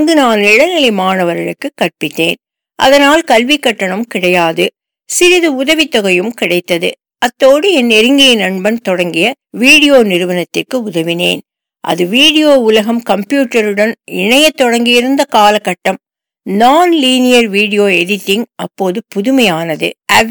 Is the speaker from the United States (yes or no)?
yes; Norman, Oklahoma, United States; also born or lived in Seattle; எனக்கு 1 வயதாக இருந்தபோது நார்மன் ஓக்லஹாமாவுக்கு குடியேறினோம். கிட்டத்தட்ட 23 ஆண்டுகள் அங்கு வசித்தேன். பள்ளி படிப்பு முழுவதும் அங்குள்ள பப்ளிக் பள்ளிகளில்தான். பின் அங்கேயே ஓக்லஹாமா பல்கலைக்கழகத்தில் இளநிலை பட்டம் பெற்றேன்.